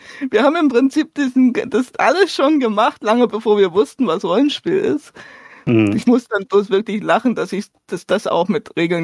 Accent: Ingolstadt, Bavaria, Germany; Genau, und da war bei uns in Ingolstadt immer diese GhostCon. Die hat der Max von den Kerkerkumpels schon mal erwähnt. Da dachte ich, hui. Genau. Die war mehrere Male im Jahr im Jugendzentrum in Ingolstadt und für mich war das total super.

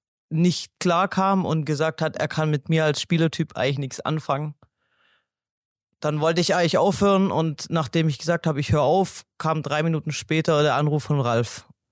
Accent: Stuttgart, Baden-Württemberg, Germany; Tatsächlich bin ich groß geworden in Stuttgart-Zillenbuch. Hab da 25 Jahre auch gelebt und eigentlich bin ich auf dem Sportplatz auch schon seit ich 5 bin dort groß geworden

